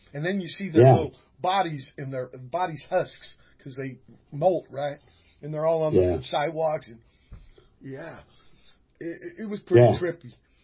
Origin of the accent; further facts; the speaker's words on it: Virginia, United States; You know, I was born in Virginia and lived there.